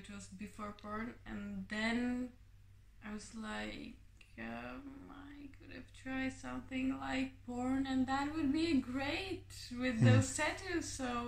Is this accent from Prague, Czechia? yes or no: no; Brno, South Moravian Region, Czechia; I'm from Brno.